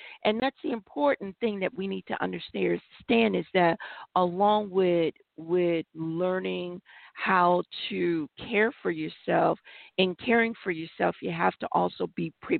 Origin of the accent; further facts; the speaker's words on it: Connecticut, United States; I grew up in Connecticut, and so close into New York is my hometown.